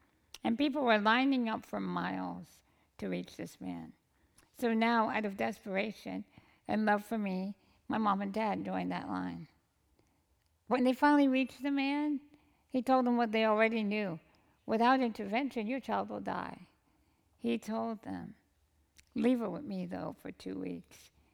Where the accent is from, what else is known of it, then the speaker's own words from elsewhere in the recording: Jamaica; Well, friends, I grew up in Jamaica, as you heard, and let me tell you, that was hard.